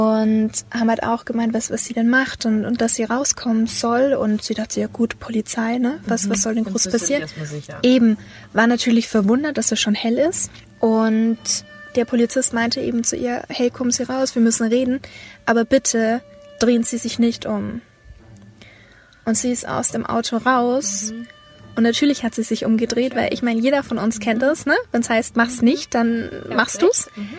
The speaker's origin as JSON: {"language": "German", "town": "Nuremberg", "region": "Bavaria", "country": "Germany", "said": "also wir kommen ja aus Nürnberg oder wohnen in Nürnberg"}